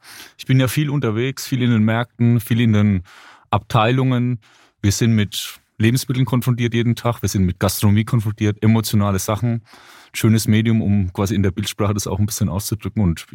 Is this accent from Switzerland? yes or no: no; Bavaria, Germany; Ich komme aus Franken, da isst man auch eher Fleisch und zwar reichlich.